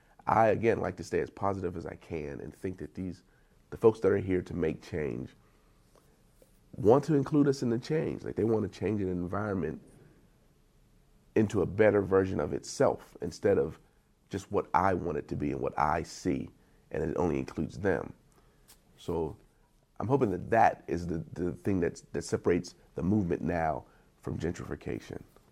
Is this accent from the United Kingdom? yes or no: no; Wheeling, West Virginia, United States; I am 40 years old. I'm from Wheeling, West Virginia, preferably East Wheeling